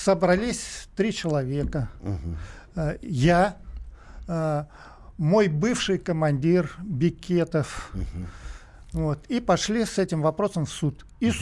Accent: Moscow, Russia; мы москвичи

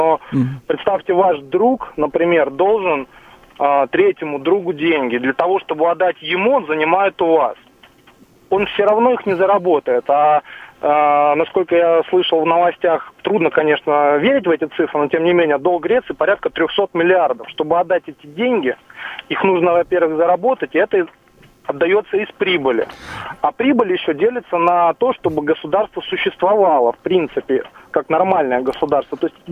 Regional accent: Moscow, Russia; Я из Москвы.

